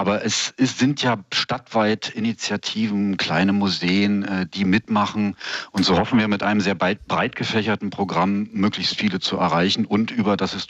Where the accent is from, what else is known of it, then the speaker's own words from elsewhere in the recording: Berlin, Germany; Ich bin zwar in Mitte geboren, aber in Weißensee groß geworden.